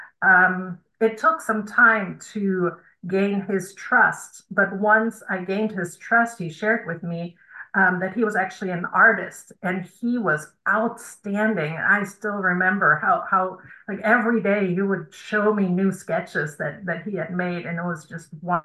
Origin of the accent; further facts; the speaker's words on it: Germany; English is a second language; moved away as an adult; now in United States; And me being a German, I grew up in Germany and came to the States in my early 20s.